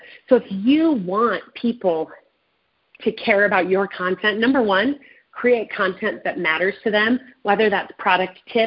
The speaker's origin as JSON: {"language": "English", "town": "St. Louis", "region": "Missouri", "country": "United States", "tie": "born or raised there", "moved": "yes", "lives_now": "Utah, United States", "said": "I grew up in St. Louis. I haven't lived there for 30 years. I've been in school or working in Utah"}